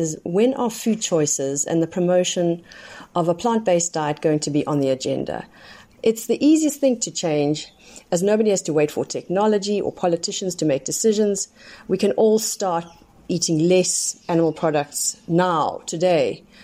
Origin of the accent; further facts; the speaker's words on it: KwaZulu-Natal, South Africa; I am from KwaZulu-Natal in South Africa.